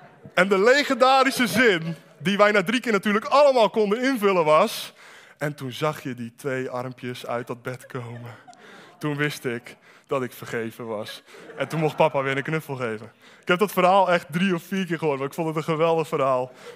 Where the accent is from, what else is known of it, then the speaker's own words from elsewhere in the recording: Alblasserdam, South Holland, Netherlands; ik ben 28. Ik kom uit Alblasserdam